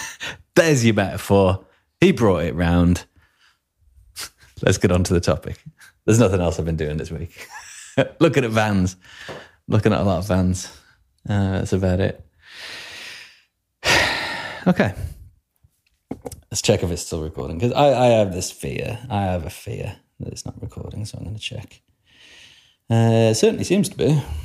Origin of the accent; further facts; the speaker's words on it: Chicago, Illinois, United States; I'm from Chicago, Illinois, and I know what hotels are.